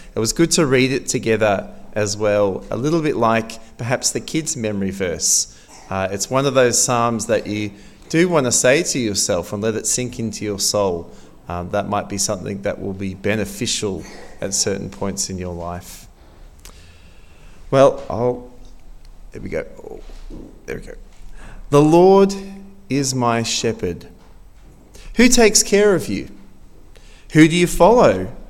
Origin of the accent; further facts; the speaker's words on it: Greensboro, North Carolina, United States; I was born and bred in Greensboro. As a borough boy